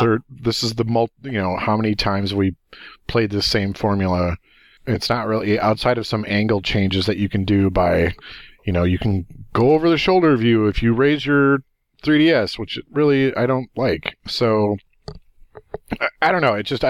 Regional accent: United States; we're American, we're dumb, we don't know much about what everybody else does

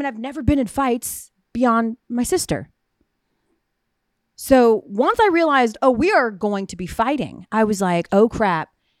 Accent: United States; because I'm an American.

